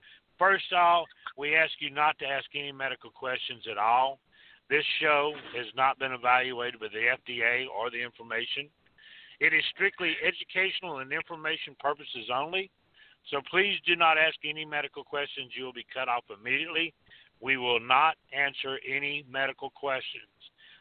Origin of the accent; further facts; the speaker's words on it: Georgia, United States; I do it the country style, country boy, since I'm from North Georgia.